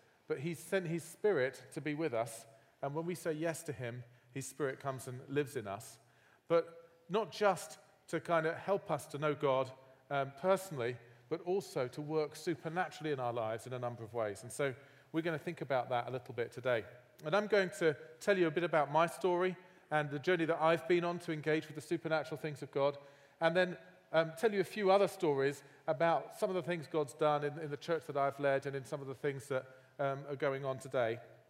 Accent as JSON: {"language": "English", "region": "England", "country": "United Kingdom", "lives_now": "Fort Wayne, United States", "said": "usually when I get introduced as English, people mention Downton Abbey"}